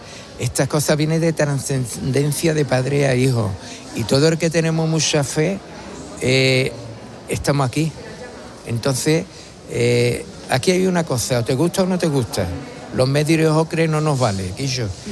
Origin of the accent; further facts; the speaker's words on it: Jerez, Andalusia, Spain; A mí de pequeño, cuando yo era en Jerez, mis padres con 4 años me sacaron con la coronación de espinas de Jerez del barrio San Pedro, de la calle Arco